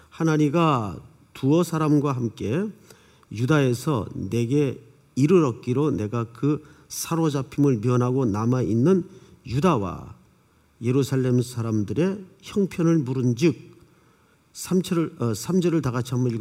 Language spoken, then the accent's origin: Korean; South Korea; born there; 저는 이제 남쪽에서 낳고 늘 어머님 고향에 대한 이야기는 말씀으로 많이 들었어요.